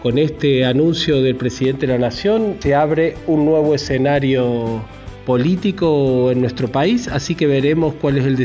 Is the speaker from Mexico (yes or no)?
no; Argentina; Estamos aquí, somos argentinos y también tenemos derechos